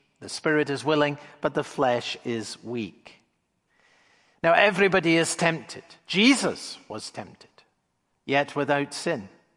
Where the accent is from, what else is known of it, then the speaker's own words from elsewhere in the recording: Edinburgh, Scotland, United Kingdom; I grew up in Edinburgh, Scotland.